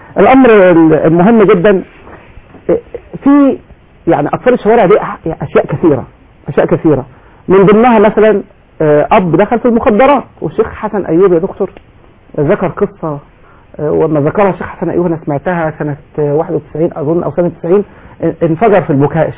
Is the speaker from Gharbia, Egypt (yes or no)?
yes; Askaros, Gharbia, Egypt; born there; فالمنطقه دي فيها بعض الناس يعني فيها وفيها خيرات كثيره وناس افاضل وانا مولود فيها اصلا